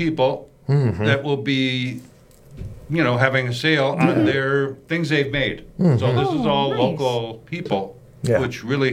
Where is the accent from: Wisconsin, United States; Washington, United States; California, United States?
Wisconsin, United States; Milwaukee; I come from the Milwaukee area